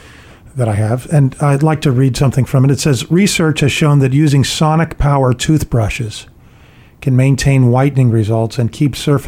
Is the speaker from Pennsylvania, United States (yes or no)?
yes; Philadelphia, Pennsylvania, United States; Penn, University of Pennsylvania in Philadelphia, my hometown. By the way, West Philadelphia.